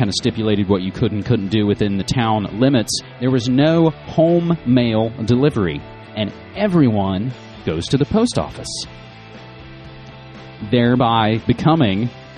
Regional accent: West Virginia, United States; moved away as an adult; now in Portland, United States; West Virginia being my home state, born and bred, West by God, Virginia, 28 years, now nearly 6 years here in the People's Republic of Portlandia

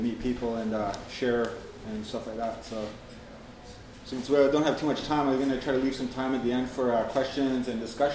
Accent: British Columbia, Canada; I'm from the Kwakwaka'wakw Nation. Acknowledge that I'm on Coast Salish territory.

